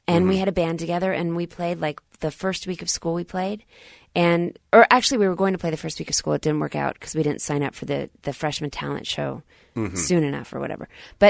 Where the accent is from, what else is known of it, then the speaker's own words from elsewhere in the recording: Dallas, Texas, United States; I grew up in Dallas, Texas.